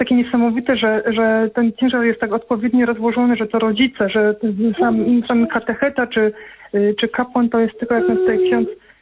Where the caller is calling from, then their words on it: Poznań, Greater Poland Voivodeship, Poland; I u nas w Poznaniu, bo nie słuchałam od samego początku audycji, chciałam tylko powiedzieć, że u nas tą ideę wczesnej komunii świętej sługa Boży ksiądz Aleksander Woźny tak propagował w parafii świętego Jana Kantego w Poznaniu.